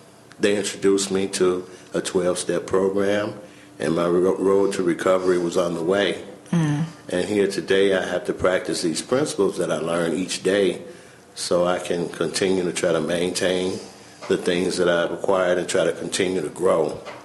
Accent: Gary, Indiana, United States; As Lisa says, I'm from Gary and been here since April of 04

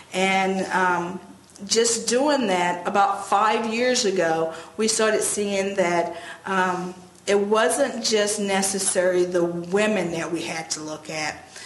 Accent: Florida, United States; I was born and raised in Florida. Most people know the location of Destin.

